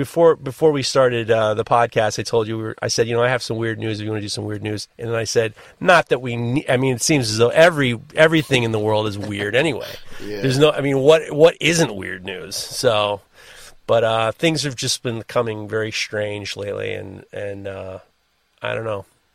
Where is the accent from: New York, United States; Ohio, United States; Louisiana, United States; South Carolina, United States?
New York, United States; New York City; growing up in New York City, I've never had to get in any fights because I've talked my way out of muggings three times.